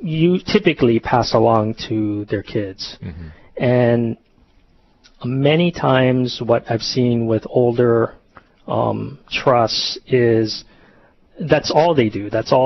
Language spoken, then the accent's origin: English; Mililani, Hawaii, United States; also born or lived in Vietnam; My family is originally from Haliva, grew up in Waihewa and primarily in Mililani. Eventually went to Punahou and did my last year of Punahou over in Pa'o'a Valley